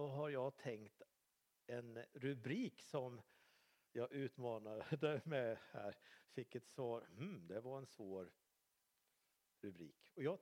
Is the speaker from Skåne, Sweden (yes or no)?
no; Skultorp, Västra Götaland County, Sweden; also born or lived in Dalarna; Så fråga mig om jag kommer någonstans ifrån, så är det från Skultorp, fast jag är född i Dalarna. Men där känner jag någonstans att där är jag mitt hem. I Skultorp, som låg 6-7 kilometer utanför Skövde, så bodde vi på Barnvägen 13.